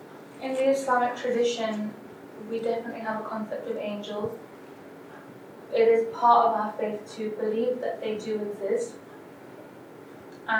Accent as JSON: {"language": "English", "town": "Seattle", "region": "Washington", "country": "United States", "said": "I'm from Seattle."}